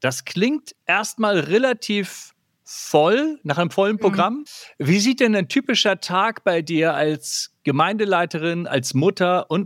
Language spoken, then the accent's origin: German; Hamburg, Germany; aus Hamburg